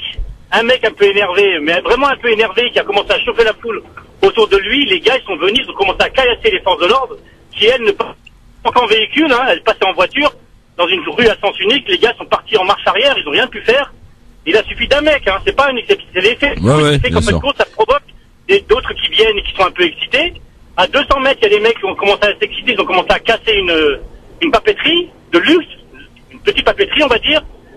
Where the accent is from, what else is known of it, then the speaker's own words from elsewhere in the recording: Algeria; et moi, je suis algérien